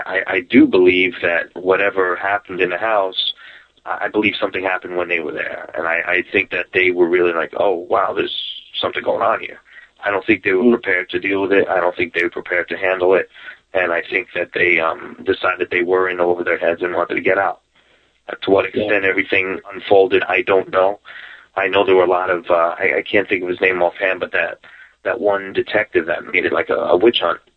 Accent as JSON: {"language": "English", "town": "Queens", "region": "New York", "country": "United States", "said": "I'm from New York, from Queens, and my parents split. I would go into the Long Island on the weekends to see my dad"}